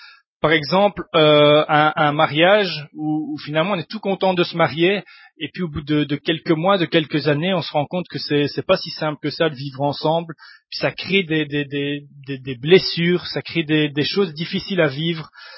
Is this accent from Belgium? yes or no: yes; Mons, Wallonia, Belgium; je viens de Mons.